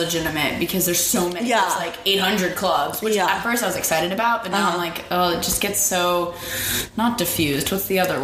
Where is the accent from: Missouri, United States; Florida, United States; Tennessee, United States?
Florida, United States; Tampa; Yeah, basically I grew up in Tampa my whole life.